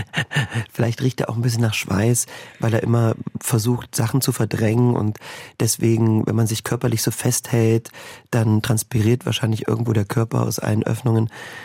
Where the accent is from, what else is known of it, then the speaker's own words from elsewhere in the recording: Magdeburg, Saxony-Anhalt, Germany; dann kam 1990 meine erste Sprechrolle im Großen Haus dann schon in Magdeburg, wo ich aufgewachsen bin.